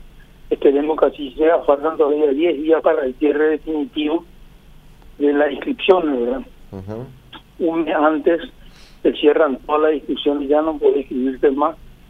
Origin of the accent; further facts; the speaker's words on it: Paraguay; son los pilares fundamentales de que podamos decir como paraguayos que tenemos nuestro producto estrella, que es la carne